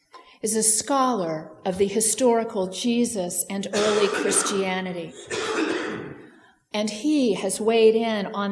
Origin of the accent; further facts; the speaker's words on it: Virginia, United States; It happened in the Blue Ridge Mountains in my home state of Virginia, at a place called Thunder Ridge